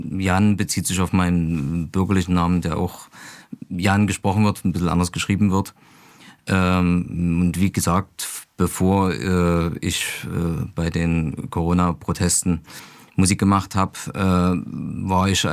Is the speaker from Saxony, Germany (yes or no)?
yes; Saxony, Germany; komme ich nie aus Nordkorea, sondern schlimmer noch aus Sachsen.